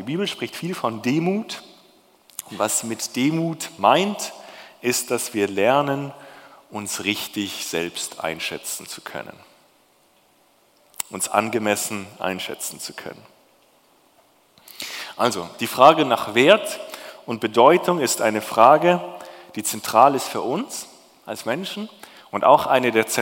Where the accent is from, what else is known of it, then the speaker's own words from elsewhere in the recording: Baden-Württemberg, Germany; Ich komme ja ursprünglich aus dem Schwäbischen